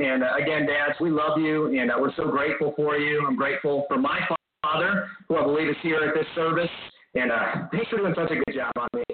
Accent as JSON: {"language": "English", "country": "United States", "said": "And not only as a Christian, but as an American, I stand for a society"}